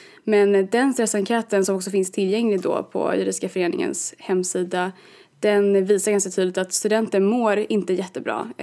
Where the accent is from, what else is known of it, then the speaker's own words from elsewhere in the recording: Falun, Dalarna County, Sweden; jag kommer ursprungligen från Falun. Tyvärr så hör ingen det på min dialekt, vilket jag alltid är så besviken över.